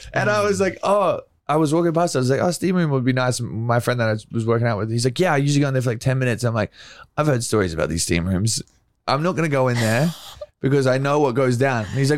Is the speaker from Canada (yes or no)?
no; Australia; I'm actually from Australia.